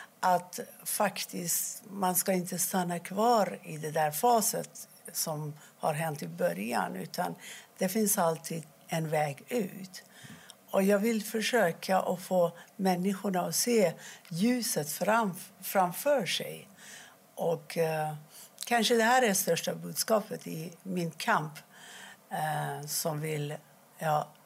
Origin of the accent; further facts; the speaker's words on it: Iran; now in Sweden; jag flydde till Sverige från Iran efter revolutionen 1979.